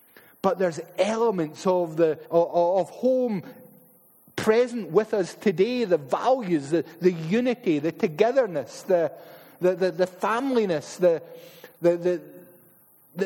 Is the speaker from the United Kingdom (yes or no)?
yes; Paisley, Scotland, United Kingdom; when we were growing up in Paisley, my mother was from Skye.